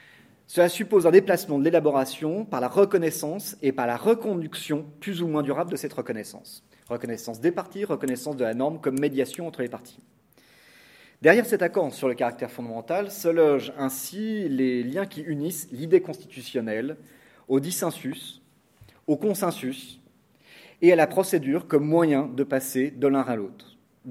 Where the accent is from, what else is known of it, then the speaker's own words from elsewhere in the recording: France; en tant que Français, on est attaché à une forme très rigide